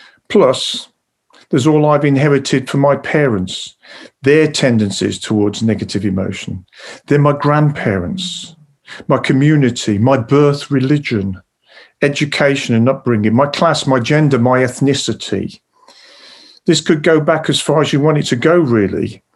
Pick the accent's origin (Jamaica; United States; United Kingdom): United Kingdom; West Midlands; accent: Birmingham; I'm a Brummie, and it goes with the accent